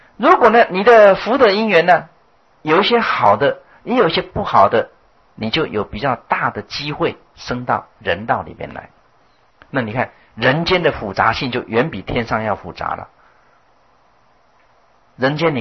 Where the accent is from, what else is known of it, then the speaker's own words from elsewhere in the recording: China; 就是守城门的那个门神，就是我们中国人讲的城隍爷